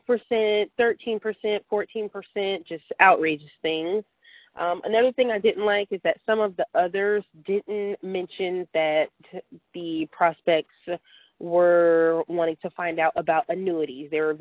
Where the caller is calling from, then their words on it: Florida, United States; I'm calling in from South Florida.